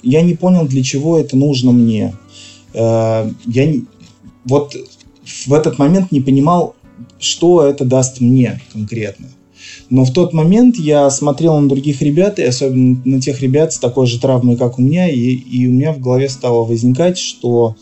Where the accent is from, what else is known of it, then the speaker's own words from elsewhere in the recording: Tver, Tver Oblast, Russia; Я родился в Твери, всю жизнь здесь прожил. Я, собственно говоря, тверичанин коренной.